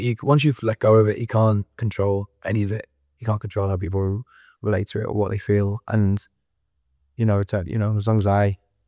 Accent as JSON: {"language": "English", "region": "the north of England", "country": "United Kingdom", "said": "it's just that I'm from the North probably."}